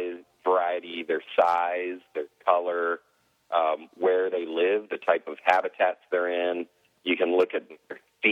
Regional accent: Virginia, United States; I grew up in Northern Virginia, and Northern Virginia, right outside of Washington, D.C., the suburbs are definitely expanding.

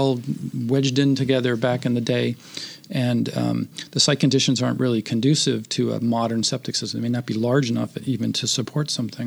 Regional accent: California, United States; Right. I came from Southern California, so when I came up here to work, half the systems seemed to be cesspools.

